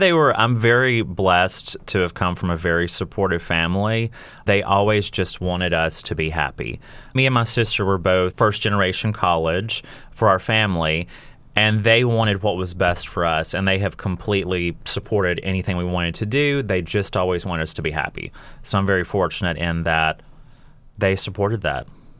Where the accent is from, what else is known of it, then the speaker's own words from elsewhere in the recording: Hokes Bluff, Alabama, United States; So I grew up in Alabama, born and raised 18 years in a really tiny town called Hoke's Bluff, raised by my mom, my granny, and my sister.